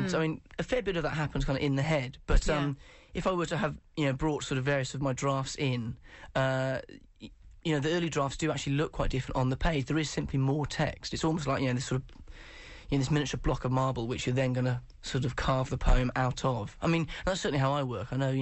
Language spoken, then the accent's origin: English; Wales, United Kingdom; I'm Welsh, I'm Welsh, so it's a perfect normal size.